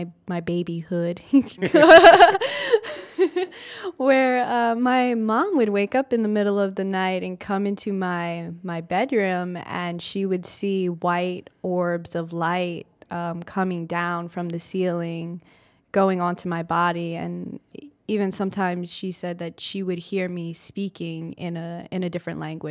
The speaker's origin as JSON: {"language": "English", "town": "Marksville", "region": "Louisiana", "country": "United States", "tie": "born there", "lives_now": "Lafayette, United States", "said": "I was born in Marksville, which is occupied Avogel land, and I moved around all over the southeast region of the country when I was growing up."}